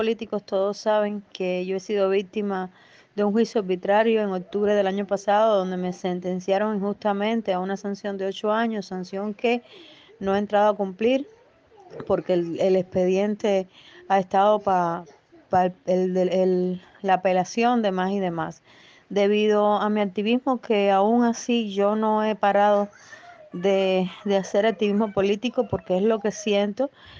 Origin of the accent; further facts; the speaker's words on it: Cuba; me niego rotundamente a abandonar el país porque soy una cubana más que tiene derecho a vivir en él.